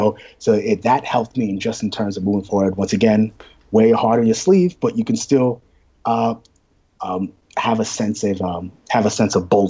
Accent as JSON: {"language": "English", "town": "New York City", "region": "New York", "country": "United States", "tie": "born or raised there", "said": "exists because we were born and bred in New York City."}